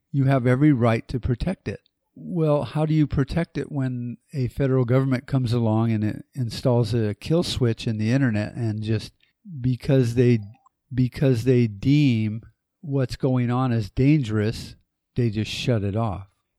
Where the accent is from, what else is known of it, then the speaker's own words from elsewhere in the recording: United States; And as an American, I look at that and go, well, what can we really do about any of this stuff that's going on?